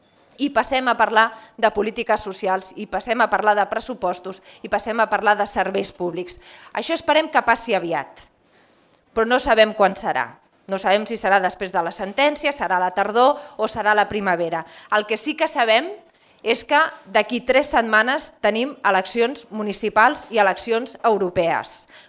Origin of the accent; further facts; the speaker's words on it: Catalonia, Spain; I no pot ser que tinguem un govern que el que fa és dividir-nos com a catalans